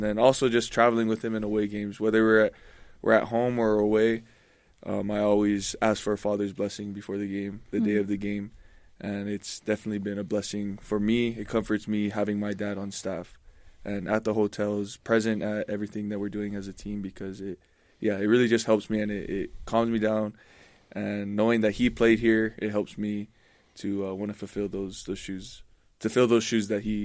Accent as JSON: {"language": "English", "region": "Hawaii", "country": "United States", "tie": "born or raised there", "lives_now": "Utah", "said": "I grew up in Hawaii. We grew up in Maui. And my dad was working over there."}